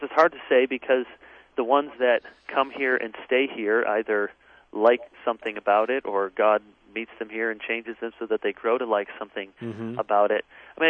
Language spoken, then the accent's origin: English; Grand Rapids, Michigan, United States; I grew up in Grand Rapids, and there's a pretty big emergent-type church there